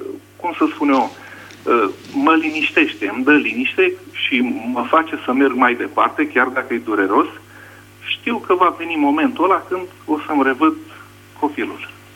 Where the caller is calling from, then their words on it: Paris, Île-de-France, France; vă sunt din Paris.